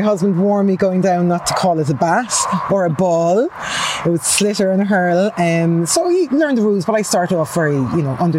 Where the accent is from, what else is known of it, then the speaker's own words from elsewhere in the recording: Farran, Munster, Ireland; I grew up in Farran.